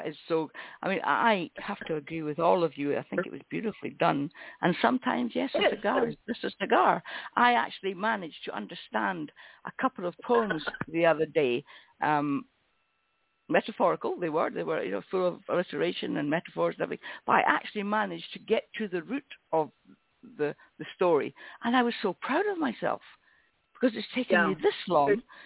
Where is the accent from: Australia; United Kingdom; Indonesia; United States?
United Kingdom; Scotland; I'm Scottish.